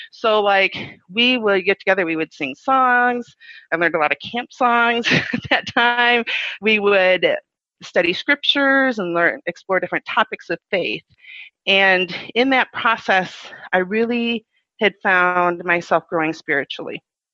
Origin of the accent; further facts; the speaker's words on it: Michigan, United States; I grew up in Michigan. I was the only child to two very loving parents, and I did not grow up in the church.